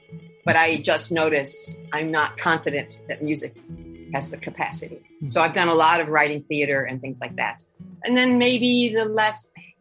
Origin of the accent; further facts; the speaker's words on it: United States; which assured me that I'm American.